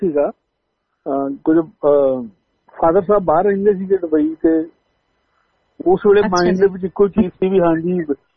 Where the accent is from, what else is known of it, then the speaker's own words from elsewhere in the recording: Budha, Punjab, India; also born or lived in Chandigarh; ਮੈਂ ਜੀ ਅੰਮ੍ਰਿਤਸਰ ਡਿਸਟ੍ਰਿਕਟ ਦੇ ਵਿੱਚ ਬਿਆਸ ਦੇ ਨਾਲ ਮੇਰਾ ਪਿੰਡ ਪਿੰਡਾ ਜੀ, ਪਿੰਡ ਦਾ ਨਾਂ ਬੁੱਢਾ ਸੀ